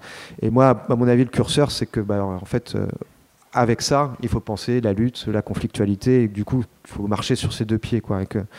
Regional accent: Normandy, France; Il se trouve que je suis Normand.

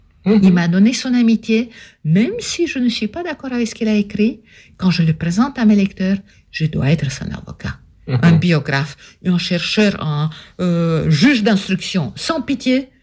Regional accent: Romania; now in Switzerland; Donc, je suis partie avec mon père de Roumanie, réfugié politique en Suisse.

